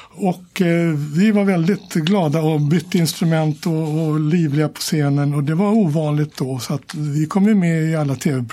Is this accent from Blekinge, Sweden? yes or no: no; Stockholm, Stockholm County, Sweden; jag är uppvuxen i Årsta och Fruängen, söderförorter.